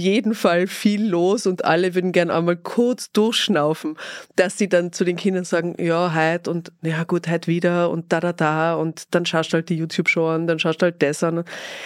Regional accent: Tyrol, Austria; now in Vienna, Austria; Also ja, ich komme aus Tirol, aus dem wunderschönen Bergen.

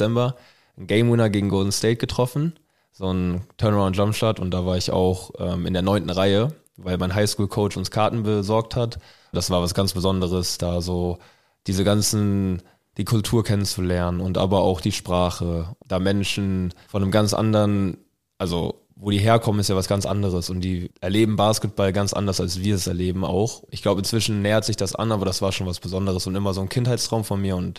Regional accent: Mettmann, North Rhine-Westphalia, Germany; now in Bamberg, Germany; in Düsseldorf bin ich aufgewachsen in der Nähe, in Mettmann. Dann bin ich nach Bamberg gekommen

